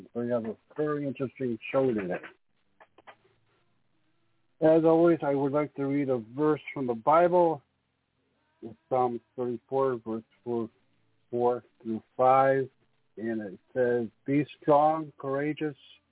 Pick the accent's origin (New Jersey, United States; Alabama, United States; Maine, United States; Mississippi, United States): New Jersey, United States; But I'd like to share something with you that happened to me when I was growing up in North Jersey.